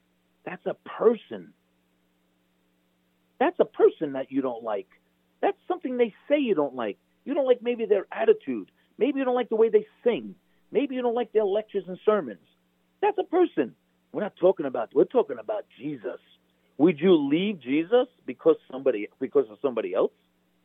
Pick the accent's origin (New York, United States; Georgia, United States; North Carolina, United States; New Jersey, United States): New Jersey, United States; How you doing? I'm from New Jersey.